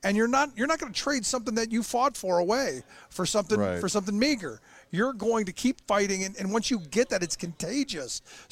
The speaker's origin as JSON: {"language": "English", "town": "Cleveland", "region": "Ohio", "country": "United States", "tie": "born or raised there", "said": "No, look, I grew up in Cleveland, and it was the same kind of thing."}